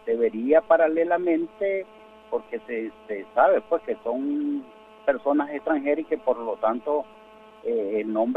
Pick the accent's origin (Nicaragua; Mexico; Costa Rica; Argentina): Nicaragua; como nicaragüenses, nos volvamos a seguir viendo allí en la plaza